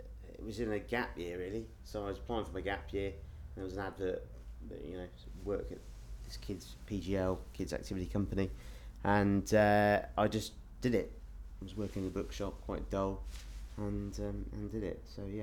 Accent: Southampton, South East England, United Kingdom; I am 31 and I'm from Southampton originally.

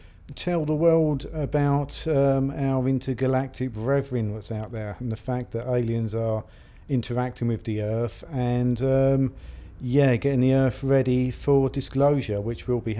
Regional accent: London, United Kingdom; I'm from London, living in Holloway at the moment, and I'm 52 years old.

